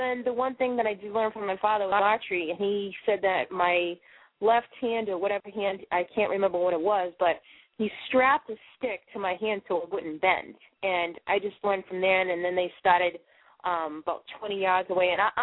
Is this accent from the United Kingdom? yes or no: no; Boston, Massachusetts, United States; even though I'm from Boston, half my family's from Montana, and I think it's just some of the hunters thing that I have in my blood.